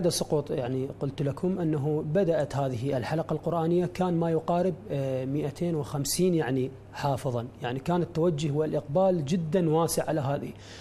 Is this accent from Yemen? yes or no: no; Al-Muthanna Governorate, Iraq; من محافظة المثنى من مواليد 1991.